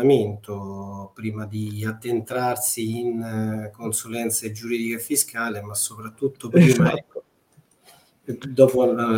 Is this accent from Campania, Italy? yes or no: no; Rome, Lazio, Italy; sono di Roma, ho studiato a Roma, la mia formazione all'università a Roma